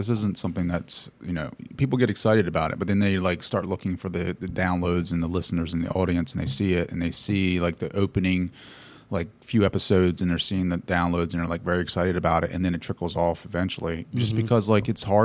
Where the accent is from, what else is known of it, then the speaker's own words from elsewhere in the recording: United States; Like, I'm very blue collar. I'm from Sussex County.